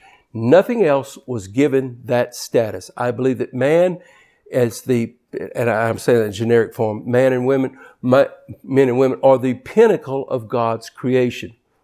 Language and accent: English; Louisiana, United States; I'm Cajun.